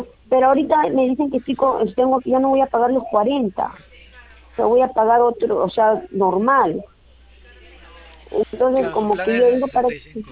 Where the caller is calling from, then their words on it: San Martín de Porres, Lima, Peru; Yo soy de San Martín de Porres.